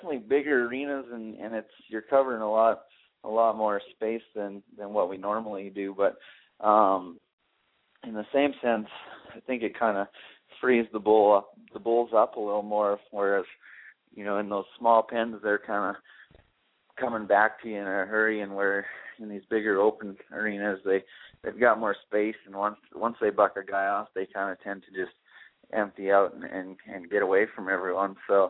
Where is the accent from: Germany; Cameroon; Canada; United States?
Canada; Prince Albert, Saskatchewan; up here in Prince Albert for my hometown